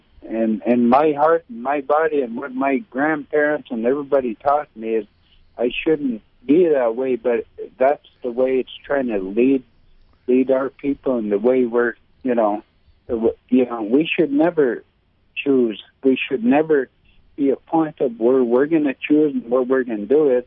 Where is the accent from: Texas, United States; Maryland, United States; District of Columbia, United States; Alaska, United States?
Alaska, United States; I'm originally from the Lower Yukon.